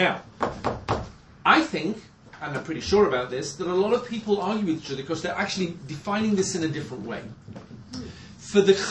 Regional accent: England, United Kingdom; I grew up in England

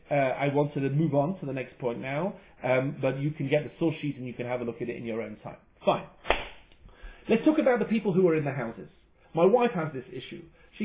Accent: England, United Kingdom; Sorry, I'm English, so I don't know whether to say pavement or sidewalk anymore.

